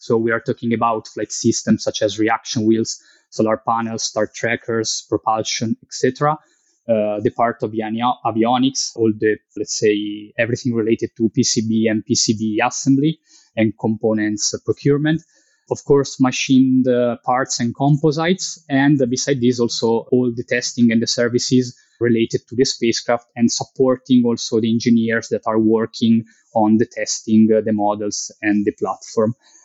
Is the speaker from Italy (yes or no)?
yes; Italy; passion was boosted by the fact that Paolo Nespoli, an Italian astronaut that you may know, was born in my hometown.